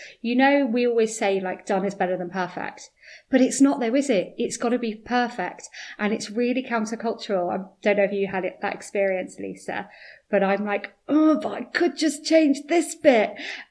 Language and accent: English; United Kingdom; being British, that's just mortifying.